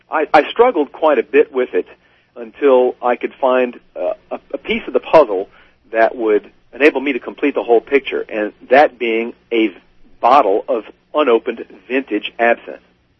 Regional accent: United States; I'm an American

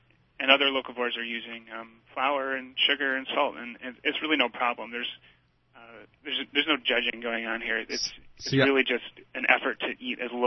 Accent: Minnesota, United States; where I'm from Minnesota, and in the wintertime Minnesota, there's really not much growing on the ground.

